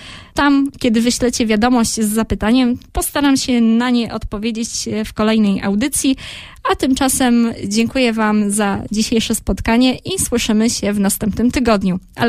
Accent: Krosno Odrzańskie, Lubusz Voivodeship, Poland; moja rodzinna miejscowość, czyli Krosno-Odrzańskie. Stary gród słowiański położony nad Odrą.

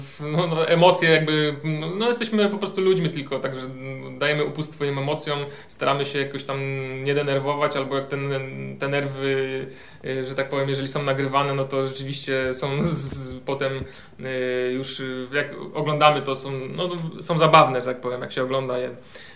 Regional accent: Zielona Góra, Lubusz Voivodeship, Poland; Znaczy nie każdy chyba wierzy, że my jesteśmy z Zielonej Góry, tak?

